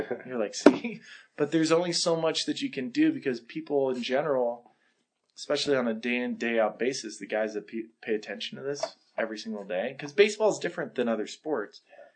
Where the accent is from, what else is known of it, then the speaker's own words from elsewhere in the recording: Santa Barbara, California, United States; I came from Santa Barbara.